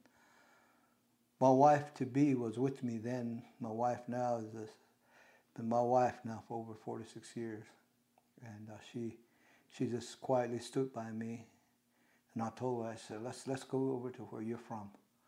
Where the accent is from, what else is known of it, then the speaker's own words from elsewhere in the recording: New Mexico, United States; And I have been born and raised here, and But originally, I am from the New Mexico side of the reservation.